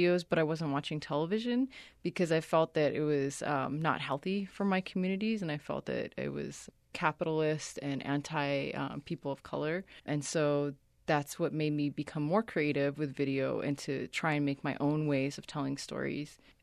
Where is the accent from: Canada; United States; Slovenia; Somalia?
Somalia; I'm from Somalia. And, you know, try Googling Somalia.